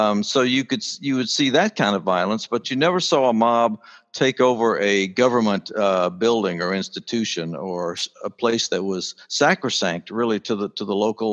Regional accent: Atlanta, Georgia, United States; That was my hometown.

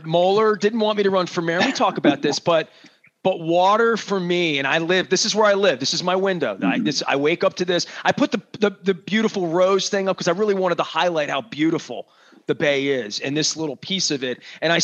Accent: Dundalk, Maryland, United States; I mean, I grew up in Dundalk. My parents would always tell me, for better or worse, we would always smell the Back River plant.

